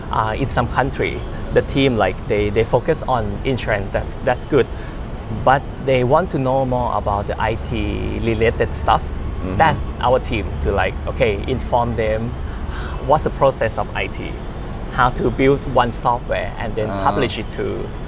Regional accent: Bangkok, Thailand; I'm from Bangkok, Thailand.

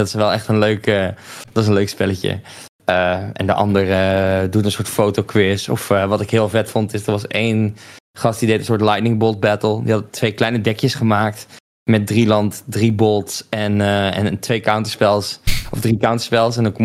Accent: Netherlands; Ik ben gewoon een Nederlander.

